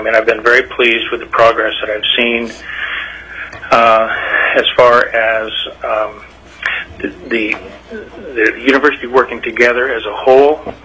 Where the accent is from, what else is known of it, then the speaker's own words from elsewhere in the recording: Juneau, Alaska, United States; I'm from Juneau. I've been in Alaska. First time I came was in 51 and moved back permanently with my family in 1953 and grew up in Juneau.